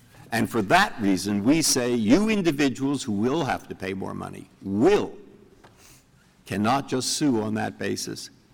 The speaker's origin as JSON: {"language": "English", "region": "Massachusetts", "country": "United States", "said": "That's just because I'm from Massachusetts."}